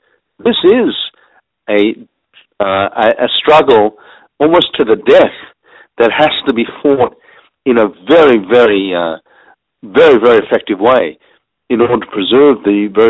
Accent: Australia; As you know, I'm an Australian, and I saw Sydney undergo an attack unlike it's ever seen before.

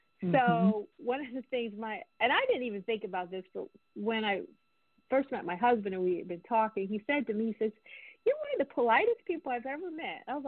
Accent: New Jersey, United States; when I grew up in New Jersey, and we had wonderful soil in New Jersey. And I remember everyone in the community had a garden.

